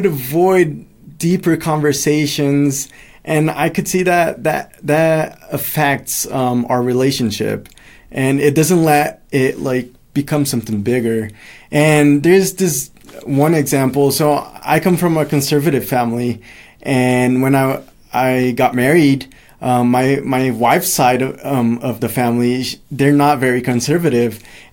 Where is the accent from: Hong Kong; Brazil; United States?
Brazil; I'm from Brazil